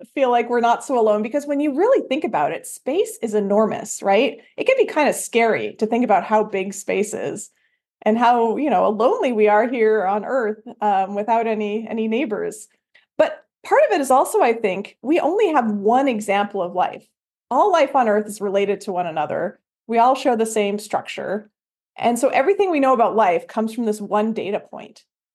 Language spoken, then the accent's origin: English; Canada; I'm a Canadian, so happy to be here with my fellow member of the Commonwealth. And grew up all over Canada, from the East Coast over to the West Coast, and everything in between.